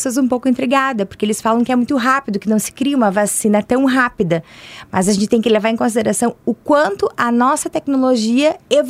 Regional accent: Pirapó, Rio Grande do Sul, Brazil; Pirapó, Rio Grande do Sul.

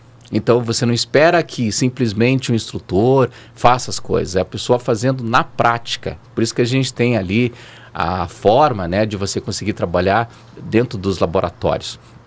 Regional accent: Curitiba, Paraná, Brazil; Eu venho de Curitiba já com esse DNA

